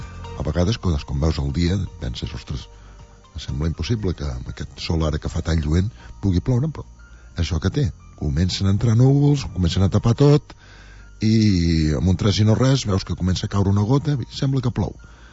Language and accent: Catalan; Girona, Catalonia, Spain; doncs com a gironins ens hem sentit orgullosos per això